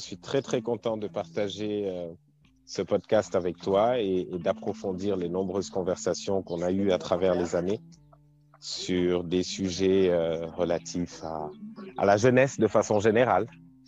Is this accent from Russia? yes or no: no; Senegal; J'ai 30 ans, je suis sénégalais. Je suis né ici et j'ai grandi ici. J'ai fait mon parcours scolaire ici.